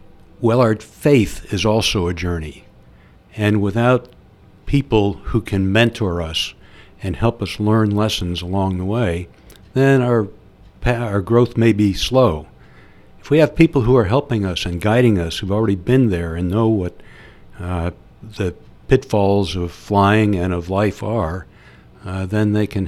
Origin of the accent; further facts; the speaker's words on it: Pensacola, Florida, United States; born there; I was born in Pensacola, Florida, the seat of naval aviation.